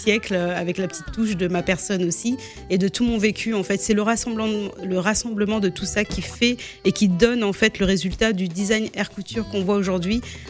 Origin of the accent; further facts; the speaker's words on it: Martinique, France; born there; j'ai des origines berbères d'un arrière-arrière-grand-père. Je suis née en Martinique.